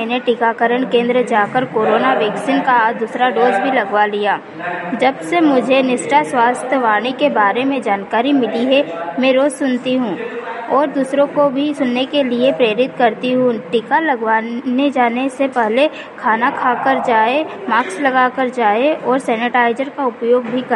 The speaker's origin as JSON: {"language": "Hindi", "town": "Pandhana", "region": "Madhya Pradesh", "country": "India", "said": "मैं शहर पंधाना से हूँ।"}